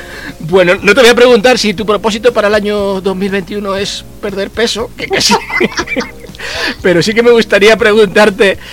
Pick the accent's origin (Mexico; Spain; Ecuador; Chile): Spain; yo soy español, pero no, de corazón colombiano.